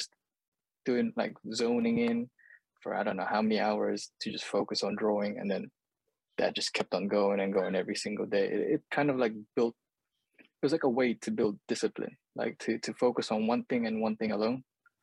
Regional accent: Manila, Metro Manila, Philippines; now in United Kingdom; So I grew up in Manila. So like the capital city of the Philippines. But to be fair, I barely remember much of my childhood then, because obviously I've been in the UK for like 20 years, almost 20 years or so.

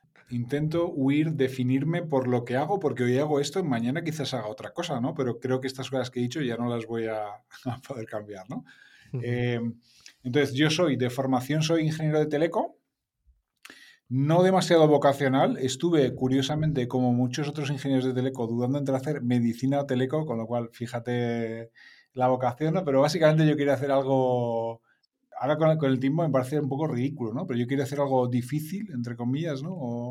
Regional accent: Madrid, Community of Madrid, Spain; also born or lived in Germany; tengo 43 años, soy de Madrid, he vivido 3 años de mi vida en Alemania, el resto del tiempo siempre en Madrid.

